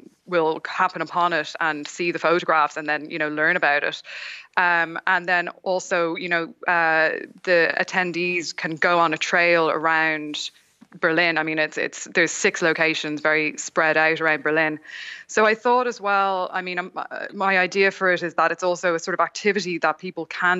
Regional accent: Dublin, Leinster, Ireland; I grew up in Dublin.

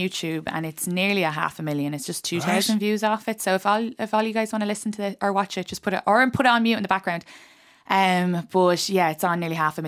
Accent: Ireland; moved away as an adult; now in New York, United States; "I'm from Ireland," and she goes, "But how long have you been here?" And I said, 10 years.

